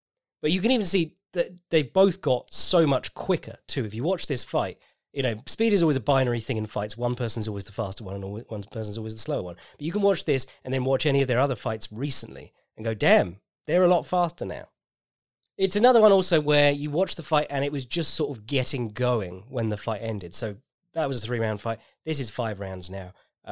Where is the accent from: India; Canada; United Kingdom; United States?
United Kingdom; because I'm British.